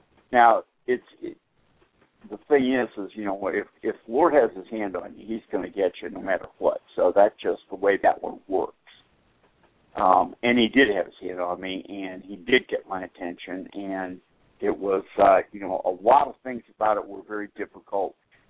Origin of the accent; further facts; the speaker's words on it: Boston, Massachusetts, United States; I grew up Roman Catholic in Boston, and I remember going to confession on every Saturday afternoon.